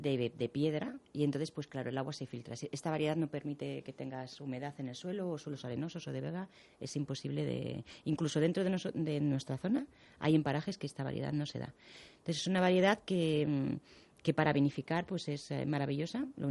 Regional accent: San Martín de Valdeiglesias, Community of Madrid, Spain; yo nací en San Martín de Valdeiglesias, uh-huh. y me he crecido pues entre viñedos con mi familia

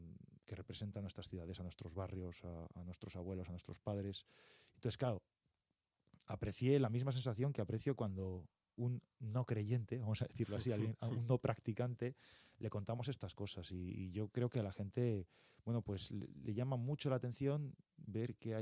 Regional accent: Madrid, Community of Madrid, Spain; born there; mi familia es ferrolana, yo ya nací aquí en Madrid.

